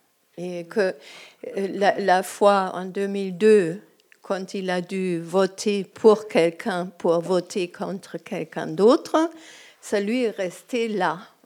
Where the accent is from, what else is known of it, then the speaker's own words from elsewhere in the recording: Germany; now in France; je ne peux pas voter en France, parce que je suis allemande.